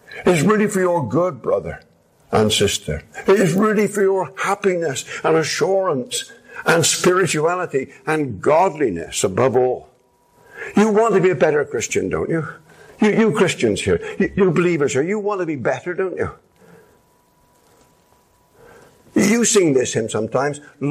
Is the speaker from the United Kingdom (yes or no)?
yes; England, United Kingdom; I am an Englishman. Some of you are English too. That means I have Puritan genes within me. I can't do anything about it. Because I'm an Englishman, there are certain views I have.